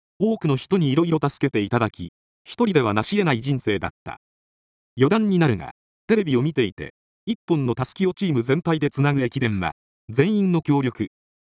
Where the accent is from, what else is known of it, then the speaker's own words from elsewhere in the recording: Nagoya, Aichi, Japan; born there; 1945年12月8日、来月になると78歳になる。私は名古屋で生まれ